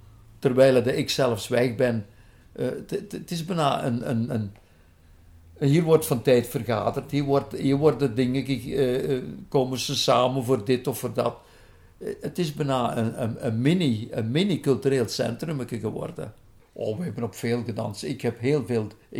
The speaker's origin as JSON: {"language": "Dutch", "town": "Alken", "region": "Limburg", "country": "Belgium", "tie": "born or raised there", "said": "ben geboren in de Broekstraat. Dat is tegen Alken aan, in de Beemd. De Beemden, de weilanden, dat was ons territorium waar we vroeger opgegroeid zijn, aan de Herk. En ik zit terug aan de Herk, want de molen waarin ik woon, die ligt toevallig weer op de Herk."}